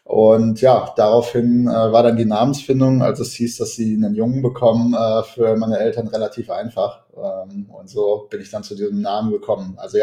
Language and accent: German; Bochum, North Rhine-Westphalia, Germany; born there; now in Hamburg, Germany; Ich bin 32 Jahre alt, bin gebürtiger Bochumer, wohne aber mittlerweile auch in Hamburg